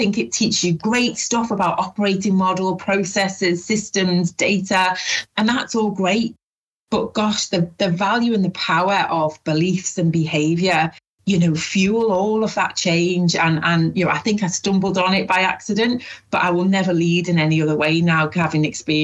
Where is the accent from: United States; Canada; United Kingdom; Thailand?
United Kingdom; Liverpool, North West England; also born or lived in Ireland; I was adopted from Ireland over to Liverpool